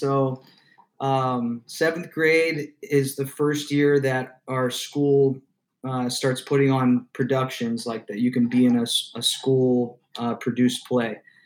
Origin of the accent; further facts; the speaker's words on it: Canfield, Ohio, United States; I'm from Canfield, Ohio, which is a little town near Youngstown, northeast Ohio by Cleveland.